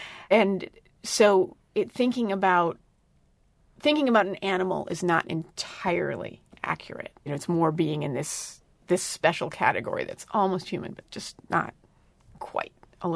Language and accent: English; Mazomanie, Wisconsin, United States; I grew up in Mesomanie, 25 miles west of where we sit.